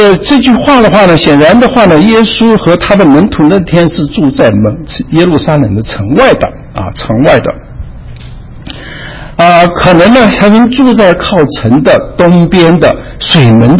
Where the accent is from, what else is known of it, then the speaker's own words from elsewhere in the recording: China; 因为按照我们中国人的习惯